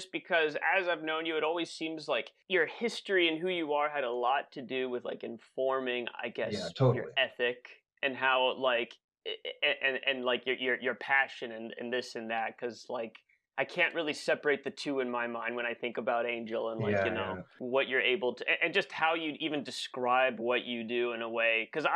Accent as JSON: {"language": "English", "region": "Florida", "country": "United States", "said": "just because I'm from Florida."}